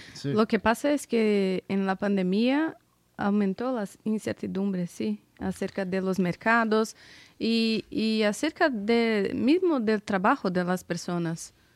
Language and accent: Spanish; Brazil; Spanish is a second language; para quien no me conoce. Yo soy de Brasil, trabajo en una corredora de cambio, AGK Corredora de Cambio